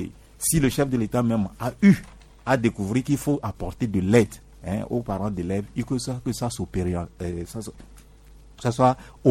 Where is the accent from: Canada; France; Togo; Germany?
Togo; Maritime; Mais chez moi, dans le Yoto ou bien à côté, dans certaines régions de la savane, les gens attendent.